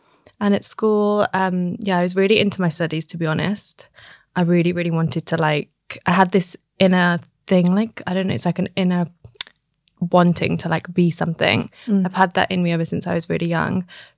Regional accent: Midlands, United Kingdom; also born or lived in London; I was born in London, but then we moved to the Midlands when I was very young. I think I was like 5 or 6 months old. So I've been raised in the Midlands, but because of work, I've just lived all over.

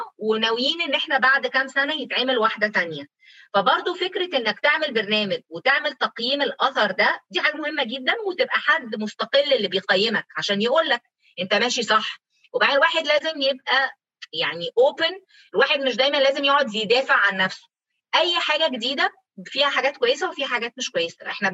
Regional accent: Egypt; انا بتكلم كمصريه

